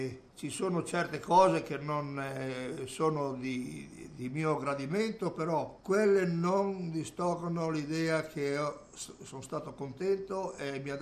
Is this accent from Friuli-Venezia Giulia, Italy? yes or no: yes; Pozzuolo del Friuli, Friuli-Venezia Giulia, Italy; Il mio paese è conosciuto in Italia per essere stato teatro del 30 ottobre della fermata degli austriaci nel 1917. Ogni anno il 30 ottobre fanno una grande parata i cavalieri e la fanteria, e c'è un battaglione a Roma chiamato Battaglione Pozzuolo del Friuli.